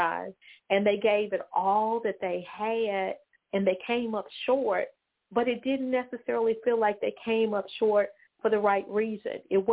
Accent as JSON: {"language": "English", "town": "Memphis", "region": "Tennessee", "country": "United States", "tie": "born or raised there", "said": "I grew up in Memphis, and years ago, there was a congressman by the name of Harold Ford."}